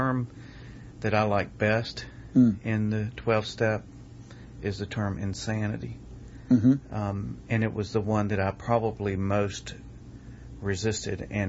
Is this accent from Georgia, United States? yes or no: yes; Macon, Georgia, United States; also born or lived in Covington / Trenton, Georgia / Tullahoma, Tennessee / Chattanooga, Tennessee; I was born in Covington. We moved to Trenton, Georgia, then to Tullahoma, Tennessee.